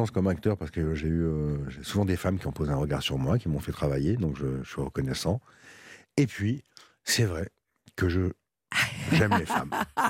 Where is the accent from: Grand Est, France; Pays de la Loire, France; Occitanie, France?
Grand Est, France; Strasbourg; J'ai grandi à Strasbourg et j'avais envie d'ailleurs.